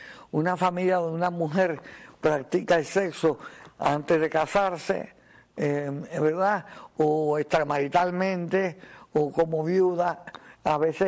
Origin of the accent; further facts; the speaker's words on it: Baracoa, Guantánamo, Cuba; Yo me acuerdo que una vez en el pueblo de mi madre, donde yo me crié, en Baracoa